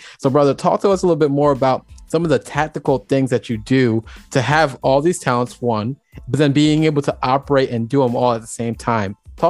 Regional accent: Jamaica; Hey, man, I'm Jamaican, so I appreciate the 5-job kind of philosophy.

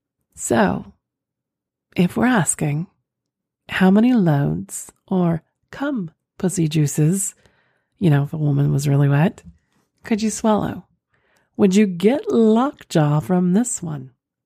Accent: the South, United States; accent: southern; I won't be surprised if someone pinpoints my southern accent, because that tends to float out when I'm tired as well.

